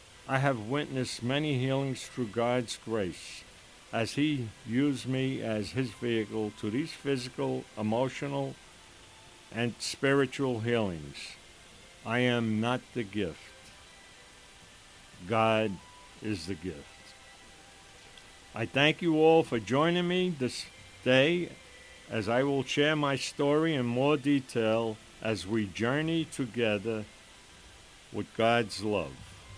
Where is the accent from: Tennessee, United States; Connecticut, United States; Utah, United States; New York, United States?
New York, United States; Massapequa; I am from Massapequa, New York. My parish is St. William the Abbot in Seaford, New York.